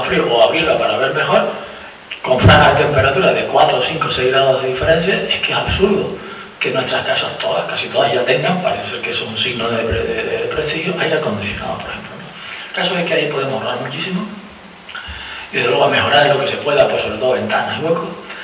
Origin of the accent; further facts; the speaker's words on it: Fuerteventura, Canary Islands, Spain; yo recuerdo de hace muchos años, que yo soy de Fuerteventura